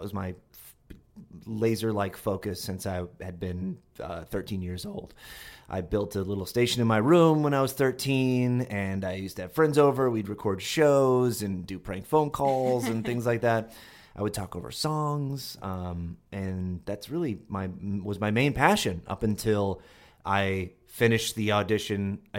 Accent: Longmeadow, Massachusetts, United States; From Longmeadow, Massachusetts, which is near Springfield, Massachusetts.

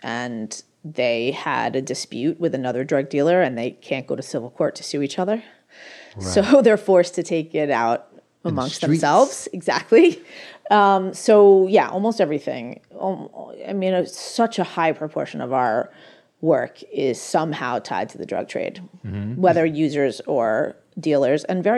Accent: United States; I am. I'm American. I actually come from a wealthy family that is also very liberal, which is another oxymoron.

